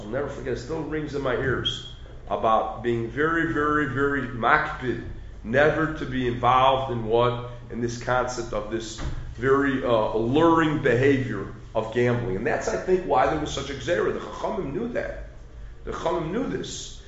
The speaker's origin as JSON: {"language": "English", "town": "Peoria", "region": "Illinois", "country": "United States", "tie": "born or raised there", "said": "I was a little boy growing up in Peoria, Illinois."}